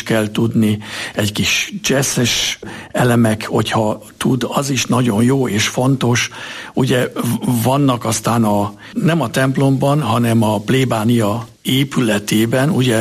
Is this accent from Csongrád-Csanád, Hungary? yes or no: no; Újpest, Budapest, Hungary; ahol a mi családunk Újpesten lakott, én ott nőttem fel, és ott kértek meg már 14 évesen a kántori szolgálatra